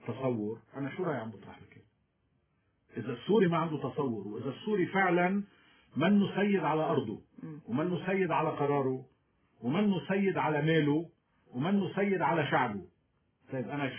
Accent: Lebanon; خلينا قبل ما ننقسم ونقتل بعضنا كلبنانيين ونتموضع بخنادق

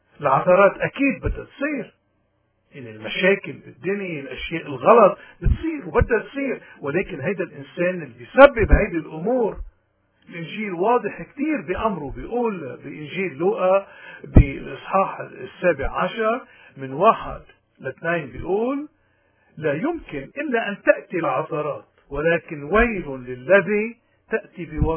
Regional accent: Lebanon; فنحن اليوم في القرن 21 نحن كلبنانيين بعد، هل معقولة انه شرائح كتير من شرائح مجتمعنا بيعبدوا الزعماء

